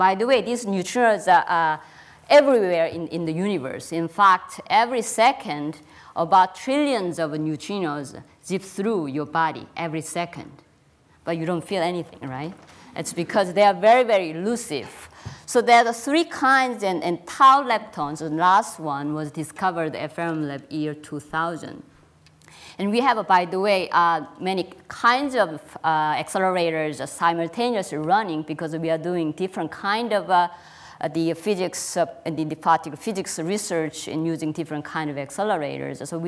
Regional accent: South Korea; moved away as an adult; also born or lived in Seoul; now in United States; I was born in South Korea in a small village with four sisters and one brother, so big family. But anyhow, I grew up at countryside and went to high school and bigger city

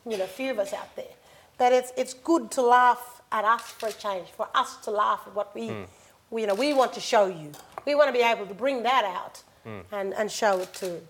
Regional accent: Australia; when I did tell them that I was Australian

